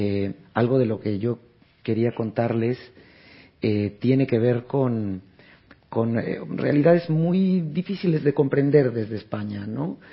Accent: Puebla, Mexico; Yo soy de Puebla, una ciudad que en alguna época tuvo cierta relevancia ahí cerca de la Ciudad de México.

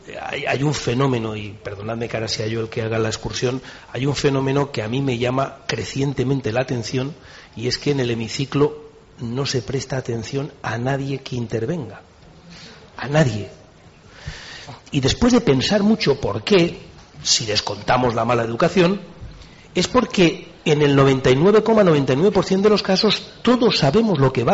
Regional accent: Spain; como diputado español sentí un poquito de envidia, la verdad.

